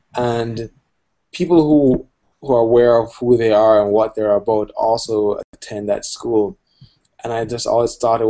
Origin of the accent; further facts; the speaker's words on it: Jamaica; I had wanted to answer a question for myself, which is, who was I as a Jamaican? What was my Caribbean identity or Jamaican identity?